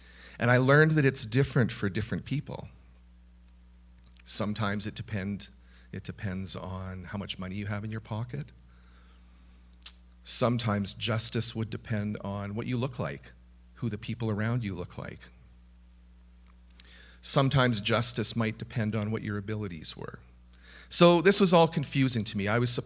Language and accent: English; Edmonton, Alberta, Canada; moved away; I'm from Edmonton. I'm not from the island. I moved out here from the prairies last spring, right at the beginning of COVID.